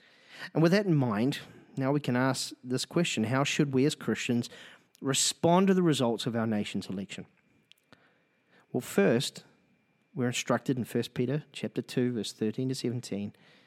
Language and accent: English; New Zealand; Well, as a Kiwi married to an American, as you can imagine, these last few weeks have actually been pretty intense, to say the least.